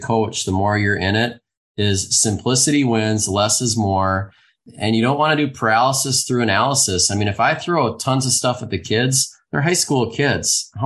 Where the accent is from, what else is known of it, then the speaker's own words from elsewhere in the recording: Minnesota, United States; Yeah, well, I grew up in the Twin Cities area, the home of hockey.